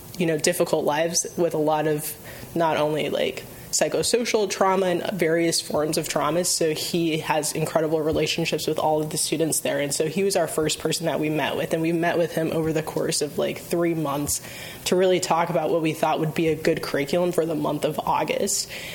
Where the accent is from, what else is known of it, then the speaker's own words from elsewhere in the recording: Denver, Colorado, United States; but I am not from the Bay Area. I'm originally from Denver.